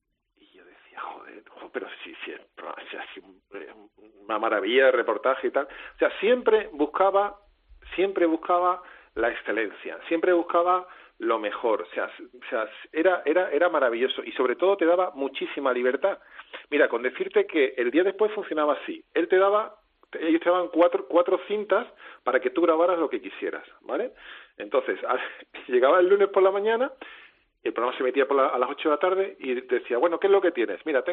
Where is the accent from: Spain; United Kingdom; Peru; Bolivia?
United Kingdom; England; Spanish is a second language; la gente no se da cuenta porque me lo consiente porque soy inglés